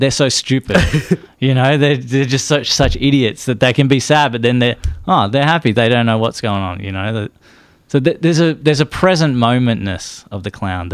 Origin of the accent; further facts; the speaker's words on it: New Zealand; Like, I'm from New Zealand as well.